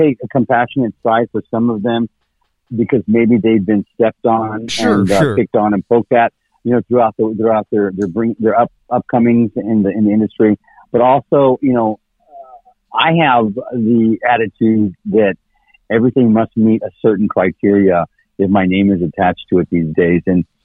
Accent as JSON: {"language": "English", "region": "Texas", "country": "United States", "tie": "born or raised there", "moved": "yes", "said": "when I was raised in Texas, I kind of feel like my upbringing was, let me teach … what he needs to know to do what I need him to do."}